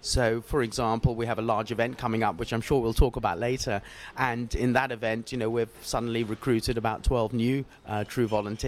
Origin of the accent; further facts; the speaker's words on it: Sri Lanka; I'm originally from Sri Lanka, so I sort of pop back every 18 months